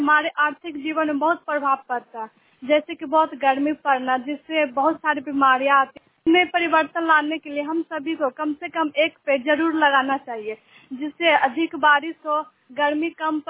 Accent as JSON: {"language": "Hindi", "town": "Nagarnausa", "region": "Bihar", "country": "India", "said": "मैं नगर नौसा से हूँ"}